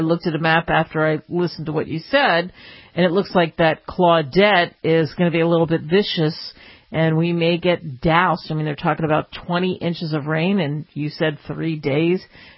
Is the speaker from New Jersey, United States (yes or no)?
yes; New Jersey, United States; is I'm from Jersey, Philly area, so … or all those Jersey bands, you just grow up with that around you.